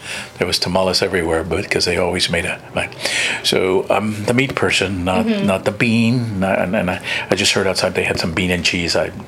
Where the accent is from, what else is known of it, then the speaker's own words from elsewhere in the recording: Harlingen, Texas, United States; I just said I was born and raised in Harlingen, right? So you know I'm from the Valley, and tamales is very big in the Valley, right?